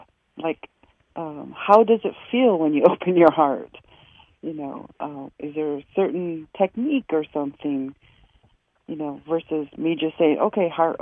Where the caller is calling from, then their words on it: Oneida, New York, United States; We're calling from Oneida, New York.